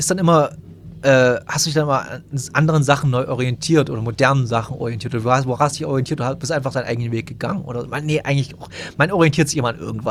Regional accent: Bautzen, Saxony, Germany; Und wir sind ja in Bautzen, wir kommen ja beide aus Bautzen oder aus irgendwas aus der Gegend von Bautzen.

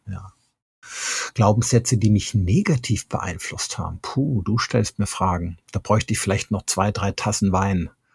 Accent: Rhineland, Germany; Selber komme ich aber aus dem Rheinland, also bin da so ein bisschen rum.

